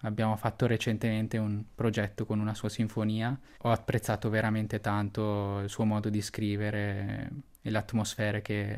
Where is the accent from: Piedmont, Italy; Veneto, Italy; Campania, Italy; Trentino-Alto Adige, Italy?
Trentino-Alto Adige, Italy; appunto da trentino, da buon trentino ho praticato lo sci da piccolo